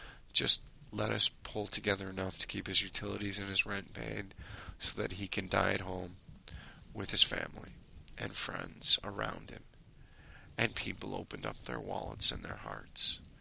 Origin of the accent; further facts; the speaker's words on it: Detroit, Michigan, United States; You know, I am from the Detroit area, as I've mentioned before. We've been hurting for a long time.